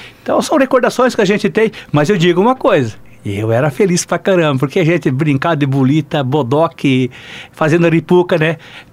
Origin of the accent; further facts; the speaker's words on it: Maracaju, Mato Grosso do Sul, Brazil; Eu sou nascido em Maracaju, né? Mato Grosso do Sul. Distrito Vista Alegre, 70 quilômetros de distância do município, era um distrito, né? E ainda do distrito, ainda mais 12 quilômetros no interior. Família muito pobre, né? Somos em três filhos em casa.